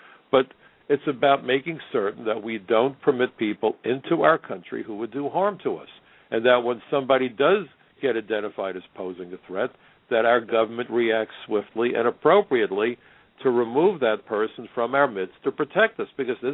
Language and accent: English; New York, United States; as a New Yorker, unfortunately, I had a front row seat to 9/11. I think my whole town still suffers post-traumatic stress.